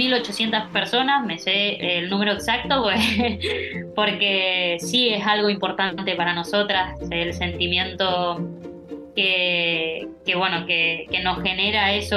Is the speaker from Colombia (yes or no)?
no; Argentina; eso es algo único para mí, obviamente, como argentina